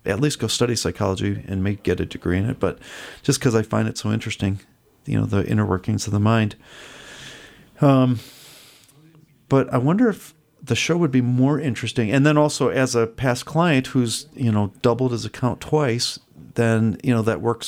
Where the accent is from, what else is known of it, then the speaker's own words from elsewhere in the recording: Chicago, Illinois, United States; Yeah, Chicago.